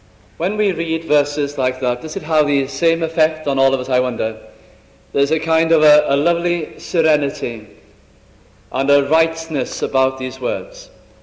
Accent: Wales, United Kingdom; When I go to my hometown, I haven't been there for many, many years, but when I go to a little town in North Wales, I had my early childhood there.

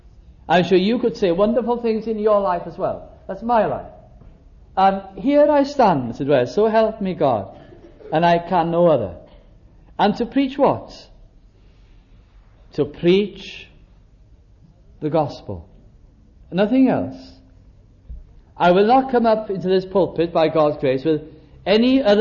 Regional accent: Wales, United Kingdom; English is a second language; I don't think I'd hardly ever been to an English service, only very occasionally. Been brought up as a Welsh Presbyterian. Natural, nothing wrong in that. That's my background.

